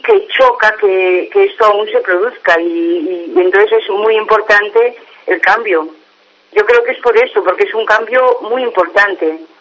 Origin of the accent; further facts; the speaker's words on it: Valencian Community, Spain; yo soy valenciana, pero que he vivido en el extranjero toda la vida